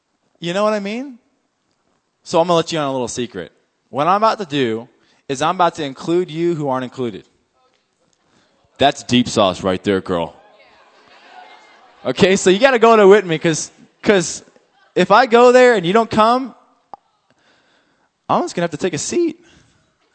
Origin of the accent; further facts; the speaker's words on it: Willow, Alaska, United States; now in Anchorage, United States; I grew up in Willow. Way out in Willow. But now I'm in Anchorage. No, I really did. I grew up in Willow, and I grew up smoking pot, drinking.